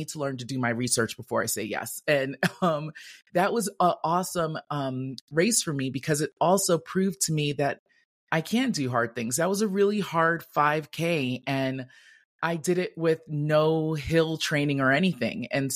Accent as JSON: {"language": "English", "town": "Bronx", "region": "New York", "country": "United States", "said": "I'm from the Bronx. I don't know what 10K means. Everything's a street, an avenue, a block."}